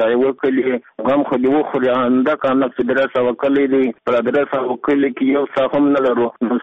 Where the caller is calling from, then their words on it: Gizab, Uruzgan, Afghanistan; زه د ولایت روزګان د ګیزر د ولسوالۍ څخه خبره کوم. … دا زموږ کلی د ګیزر په ولسوالۍ کښې زموږ کلی د مدخان په نامه دی.